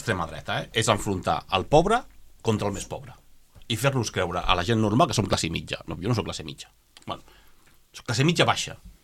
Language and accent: Catalan; Badalona, Catalonia, Spain; Jo me'n recordo quan jo era petit vivia a Badalona. Vivia en un barri, Badalona, amb molta immigració, sobretot, doncs, espanyola, sí, del sud d'Espanya.